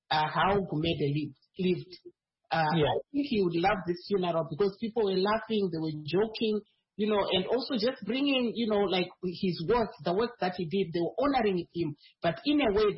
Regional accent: Chinhoyi, Mashonaland West, Zimbabwe; he actually comes from my hometown in Chinoy

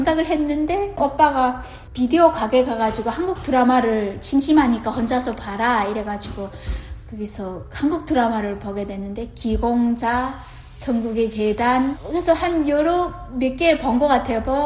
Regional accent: Namyang, North Hamgyong, North Korea; moved away as an adult; 저는 함경북도 은성군 남양노동자구에서 왔고요.

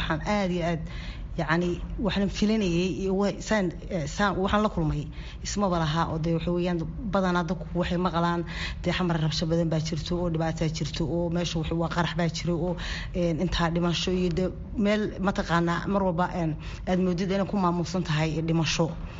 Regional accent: Norway; also born or lived in Mogadishu, Somalia; Anigu muddo 30 sano ah ka maqan meeshii aan ku dhashay, caasimadii dalka Soomaaliya ee Muqdisho. Igu dambeysay anigoo inan yar ah, maxaan ku oran lahaa 1989 ayaa wadanka ka baxay anoo inan yar ah. Maxaan ku oran lahaa waxaan tegay Norway

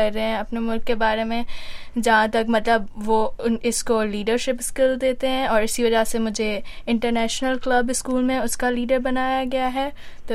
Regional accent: Hyderabad, Sindh, Pakistan; مطلب میں بھی حیدرآباد سے ہوں تو میں نے اتنی زیادہ سردی نہیں ایکسپیرینس کی

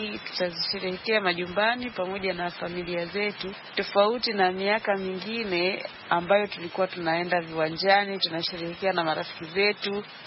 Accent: Tanzania; natokea nchini Tanzania.

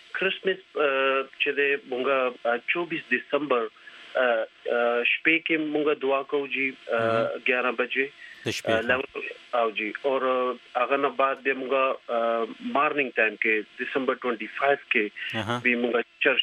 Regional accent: Pakistan; دا حکومت پاکستان مونږ چلته پیدا شوی یو زما بچپن نا اوس پورې

